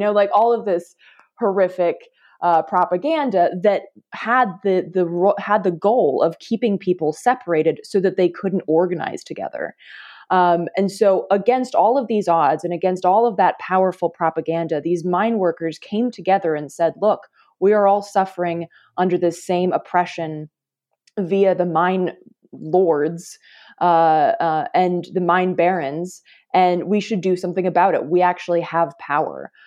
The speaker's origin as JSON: {"language": "English", "region": "North Carolina", "country": "United States", "tie": "born or raised there", "said": "growing up in North Carolina, I heard the term redneck quite a bit"}